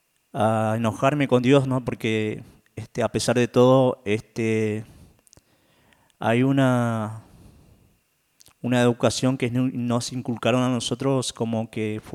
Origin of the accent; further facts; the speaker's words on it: Formosa, Argentina; después volver otra vez a mi ciudad natal y decir, tengo que terminar la primaria, después ir a Formosa Capital y terminar la secundaria también.